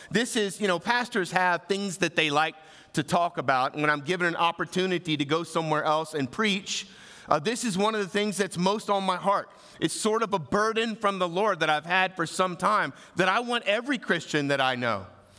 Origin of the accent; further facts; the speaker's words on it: Florida, United States; also born or lived in Oklahoma / South Carolina; now in Arizona, United States; I was born in Oklahoma, grew up in North Florida, went to college in South Carolina, came to Arizona.